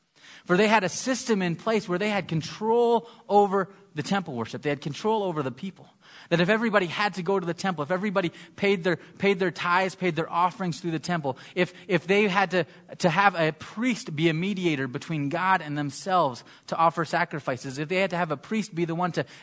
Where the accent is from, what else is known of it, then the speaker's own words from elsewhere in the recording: Scotland, United Kingdom; being Scottish, I know there's a little animosity between the Scottish and the English.